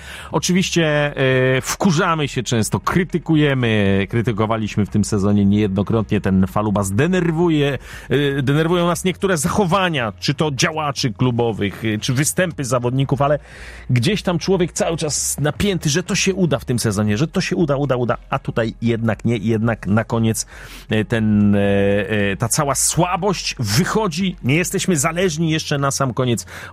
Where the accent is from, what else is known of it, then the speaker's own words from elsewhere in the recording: Zielona Góra, Lubusz Voivodeship, Poland; jesteśmy z Zielonej Góry. W jakimś tam stopniu nie oderwiemy się od tego, że jesteśmy członkami zielonogórskiej społeczności